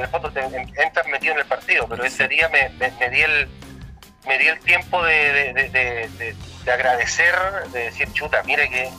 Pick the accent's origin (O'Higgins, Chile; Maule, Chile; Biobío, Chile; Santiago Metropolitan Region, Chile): Santiago Metropolitan Region, Chile; Cerrillos; mira, mi mamá, yo soy de Cerrillo